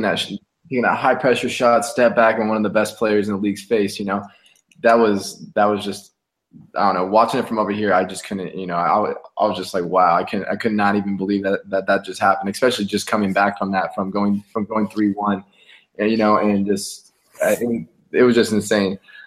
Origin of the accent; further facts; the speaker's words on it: Las Vegas, Nevada, United States; I'm from Las Vegas, and you know we don't have no sports teams except now we have the Las Vegas Golden Knights.